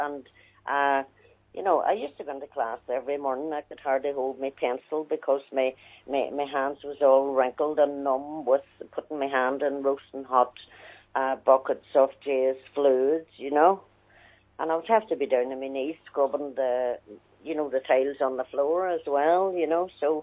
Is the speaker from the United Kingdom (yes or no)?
yes; Scotland, United Kingdom; accent: Scottish; now in Derry, United Kingdom; Scottish accent, you know, but as time went on, I just felt that I could get over people mocking me with my accent